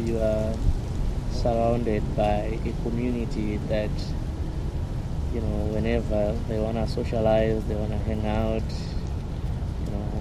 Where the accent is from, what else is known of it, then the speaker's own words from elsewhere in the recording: Zimbabwe; I'm from Zimbabwe, South Africa.